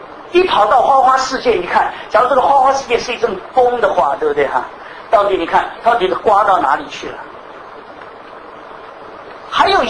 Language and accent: Chinese; Shanghai, China; born there; 我生在上海，从来没有见过这个谷子，好像都只吃饭吃米